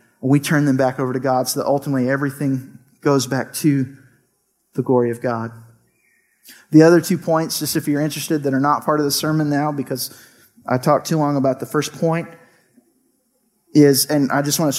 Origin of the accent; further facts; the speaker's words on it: Mississippi, United States; I think it's partially because I was raised in Mississippi and everybody loved the Saints in Mississippi because we had nobody else.